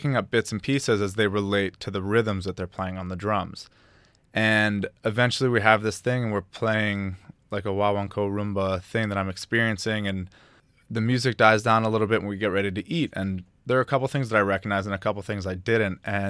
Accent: Chicago, Illinois, United States; now in Miami, United States; I came from Chicago to go to University of Miami, and I'm a musician.

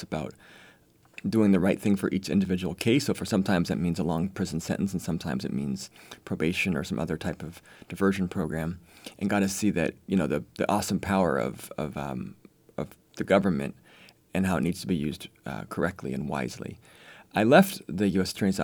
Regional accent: Spokane Valley, Washington, United States; I'm a local kid who, you know, grew up here since my 1975, the year I was born out in Spokane Valley.

